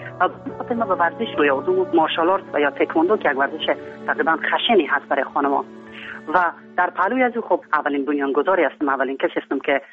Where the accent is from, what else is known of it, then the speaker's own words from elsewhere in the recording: Kabul, Afghanistan; also born or lived in Herat; پدرم معلم بود در افغانستان، هم در زمانهای قدیم در هرات و همچنان در کابل در رسه استقلال خانواده روشن فکری داشتیم، خوشبختانه خانواده فرهنگی داشتیم و ما در همچین فضای بزرگ شدم